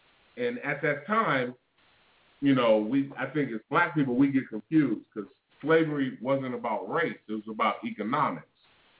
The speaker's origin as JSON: {"language": "English", "region": "California", "country": "United States", "said": "Oh, trust me, I'm from Northern California."}